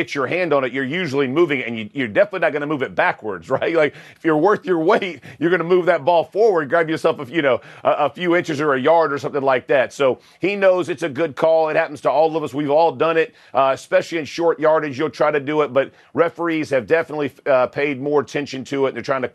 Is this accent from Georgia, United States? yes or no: yes; Georgia, United States; Peyton took me to Augusta National to go play around. Ooh. And I'm from Georgia.